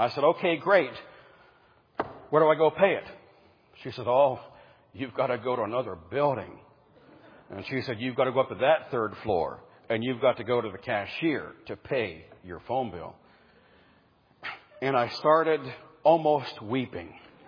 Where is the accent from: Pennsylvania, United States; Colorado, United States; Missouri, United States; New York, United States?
Pennsylvania, United States; also born or lived in Washington, D.C.; moved to the big city of Washington, D.C., growing up in Pennsylvania, everybody knew their neighbors.